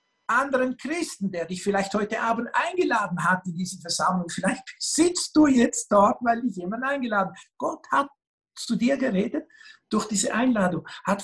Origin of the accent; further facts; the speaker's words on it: Switzerland; Ich bin aufgewachsen in der Schweiz.